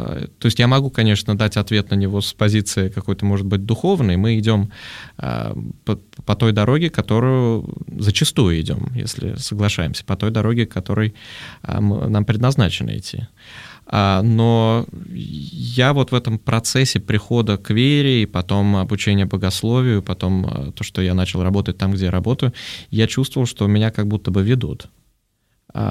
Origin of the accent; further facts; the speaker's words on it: Moscow, Russia; also born or lived in Europe; Я из Москвы, и для меня никогда не стоял, хоть я, в общем, в Европе прожил 9 лет, для меня никогда не стояло вопроса, вернусь я в Москву или не вернусь. Москва — это мой дом, а Россия — это мой дом